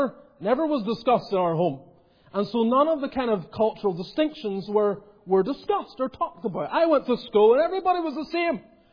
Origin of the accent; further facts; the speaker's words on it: Northern Ireland, United Kingdom; I come from Northern Ireland.